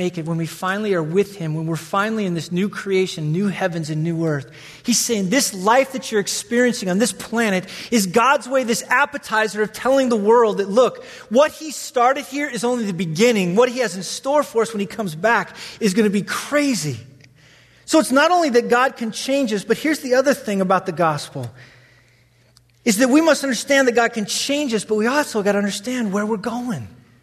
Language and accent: English; Wyoming, United States; I grew up in Wyoming, bro.